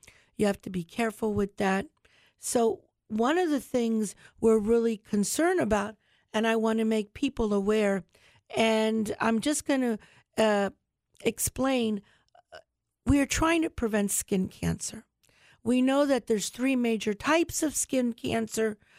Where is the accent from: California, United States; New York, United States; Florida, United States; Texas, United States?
Florida, United States; Charlotte County; As you know, my family came from Cuba in 1947. So I grew up here in Charlotte County. My family's been here since 1960.